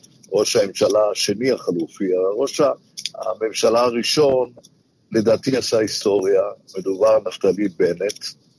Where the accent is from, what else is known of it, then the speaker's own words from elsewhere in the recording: Jerusalem, Jerusalem District, Israel; כמו שאני זוכר בתור ילד בשנות ה-60 וה-70 בירושלים